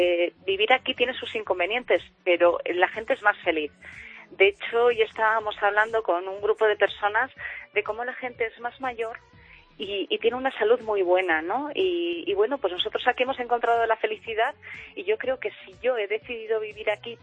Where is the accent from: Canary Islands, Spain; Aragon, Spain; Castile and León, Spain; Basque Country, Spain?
Basque Country, Spain; Bilbao; now in Lubia, Spain; Él es de Madrid y yo soy de Bilbao y no tenemos ninguna raíz en Soria, pero decidimos quedarnos a vivir en un pueblecito de Soria que pertenece al Cubo de la Solana, que se llama Lubia, y somos 22 habitantes.